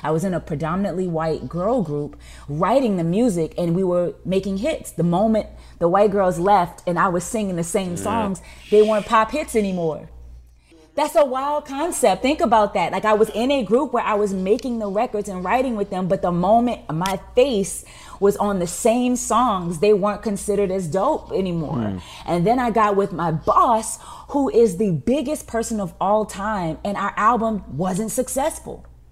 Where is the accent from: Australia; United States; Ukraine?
United States; the South; I loved rock music. I'm from the South, but that's fine.